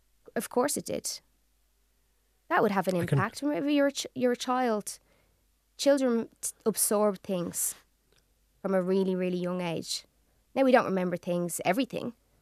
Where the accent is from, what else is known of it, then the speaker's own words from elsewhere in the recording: Ireland; I'm Irish. I'm super proud.